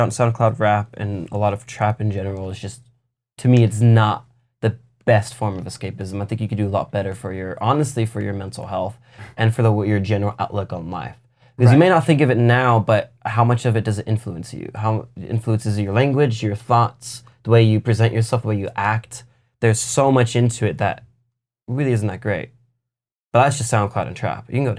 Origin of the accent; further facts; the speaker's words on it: Long Beach, California, United States; I'll listen to … I grew up in Long Beach. I don't care.